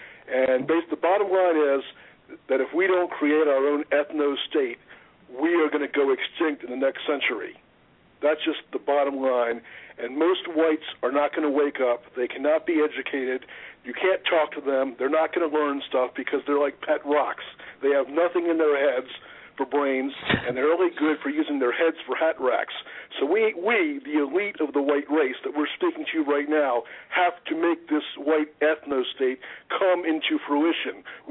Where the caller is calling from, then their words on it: Indiana, United States; of the White Voice, and I'm calling you from deep southern Indiana.